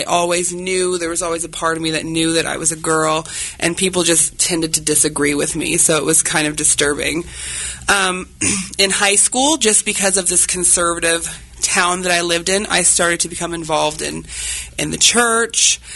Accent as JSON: {"language": "English", "town": "Hutchinson", "region": "Kansas", "country": "United States", "tie": "born or raised there", "said": "So I grew up in Hutchinson, Kansas, you know, big city living, and I grew up in a kind of conservative household."}